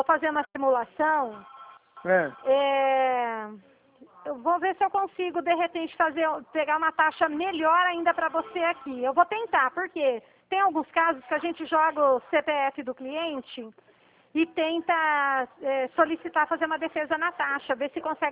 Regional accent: Dracena, São Paulo, Brazil; Eu sou do estado de São Paulo, da cidade de Dracena

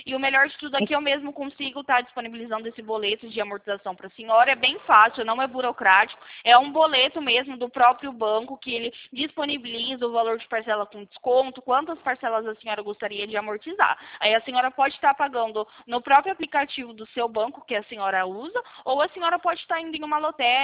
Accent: Campinas, São Paulo, Brazil; Eu sou aqui do interior de São Paulo, fico localizada aqui na cidade de Campinas.

